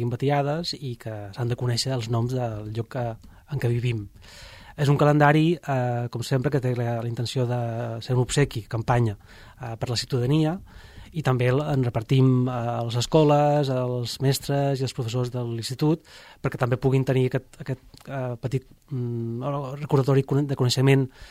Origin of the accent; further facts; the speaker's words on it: Ibiza, Balearic Islands, Spain; jo som d'Eivissa, molta gent no sap això, i vaig descobrir Esvedrà des de Formentera